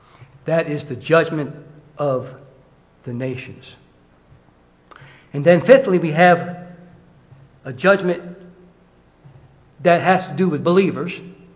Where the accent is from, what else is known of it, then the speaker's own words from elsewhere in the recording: England, United Kingdom; I'm English. I don't need Greek. I'm English.